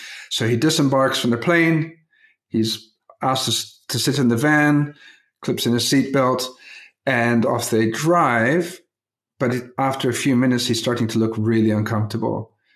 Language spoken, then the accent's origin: English; Papua, Indonesia; let me start with a story from my days growing up in Papua. Now, in the region I grew up in, there's really two ways to get around, either by small aircraft or on foot. There was no roads.